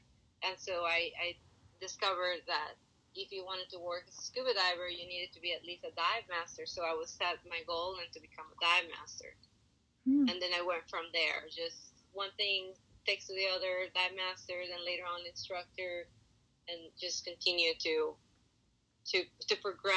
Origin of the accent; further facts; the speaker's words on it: Mexico; English is a second language; now in San Diego, United States; I am from Mexico. Okay. Now I live in San Diego.